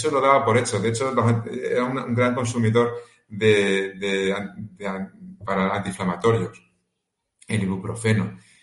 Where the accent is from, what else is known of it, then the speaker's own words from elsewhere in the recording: Toledo, Castilla-La Mancha, Spain; yo soy de Toledo, volvía a Toledo, y las vueltas a Toledo eran maravillosas.